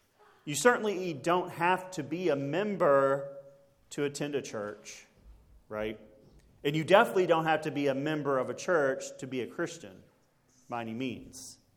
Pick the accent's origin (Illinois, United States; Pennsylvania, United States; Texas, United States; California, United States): Texas, United States; Scurry; without my church family that I grew up with back in Scurry, Texas.